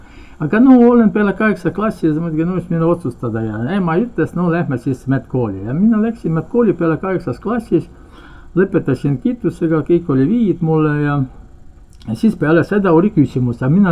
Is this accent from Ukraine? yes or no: yes; Shepetivka, Khmelnytskyi Oblast, Ukraine; Estonian is a second language; now in Estonia; Ja Ukrainast pärit olen, see on Kiivi, Lvovi vahel, üks on Hmelnitski oblast. Hmelnitski oblast ja Šepetovka-Linn.